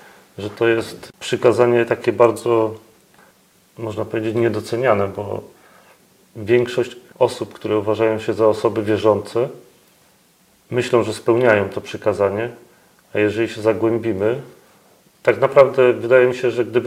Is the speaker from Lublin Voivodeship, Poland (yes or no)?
no; Ostrów Wielkopolski, Greater Poland Voivodeship, Poland; jesteśmy z Ostrowa Wielkopolskiego.